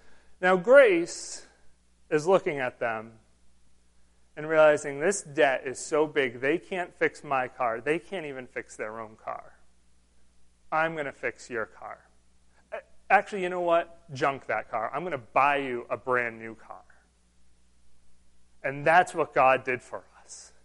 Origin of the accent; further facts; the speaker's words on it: Massachusetts, United States; And I know we're all from Massachusetts.